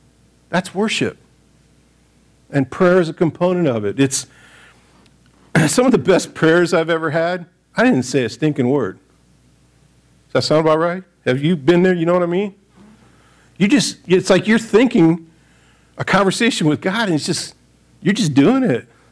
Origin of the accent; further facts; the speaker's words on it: United States; I'm a stinking independent person. I'm an American.